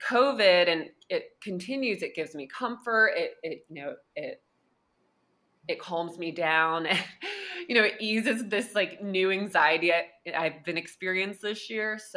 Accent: Ohio, United States; now in Brooklyn, United States; So I'm like Marianne, I am not originally from New York. I grew up in the Midwest in Ohio, and my background has always been in fashion.

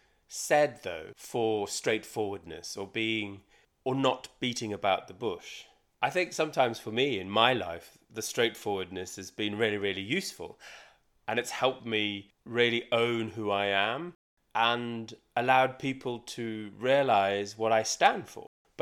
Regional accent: South Africa; I grew up in South Africa, and it's very straightforward. Everything's very straightforward and direct there.

